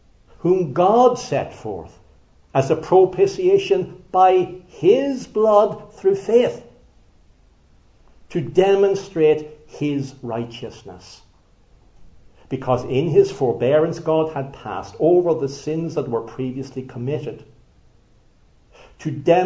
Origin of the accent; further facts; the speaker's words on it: Ireland; in case you think I'm being particularly critical as an Irishman, we all want to be a little bit critical of the British.